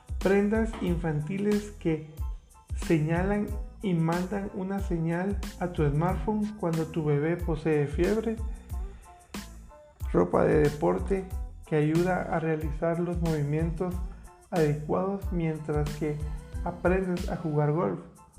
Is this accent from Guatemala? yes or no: yes; Guatemala; Actualmente en mi país, que es Guatemala, no he escuchado ni tengo conocimiento que existan esos cascos